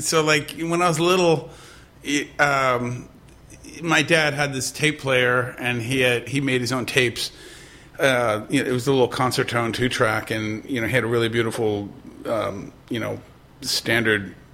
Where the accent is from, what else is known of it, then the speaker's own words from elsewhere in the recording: San Francisco, California, United States; Third generation San Francisco.